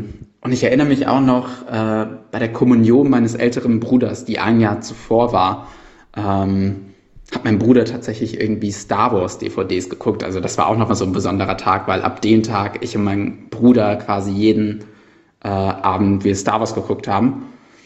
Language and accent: German; Cologne, North Rhine-Westphalia, Germany; born there; Bei mir als gebürtiger Kölner war es so, dass ich mit der zweiten Klasse, da ich eine Klasse wiederholt habe, die Kommunion gemacht habe.